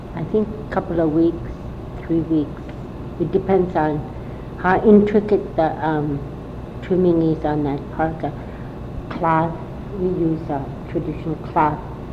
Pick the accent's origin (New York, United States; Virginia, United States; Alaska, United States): Alaska, United States; Barrow; also born or lived in Kaktovik; I was born in Kaktovik and raised in Barrow.